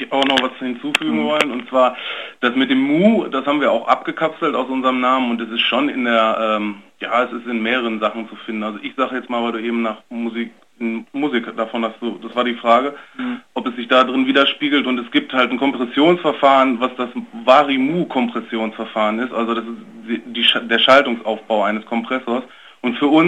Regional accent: Lemgo, North Rhine-Westphalia, Germany; wir kommen zwar ja aus Lemgo

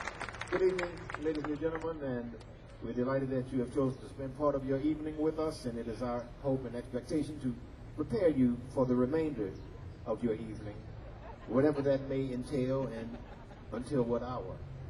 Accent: New Orleans, Louisiana, United States; We started off with a good old good one from my hometown of New Orleans

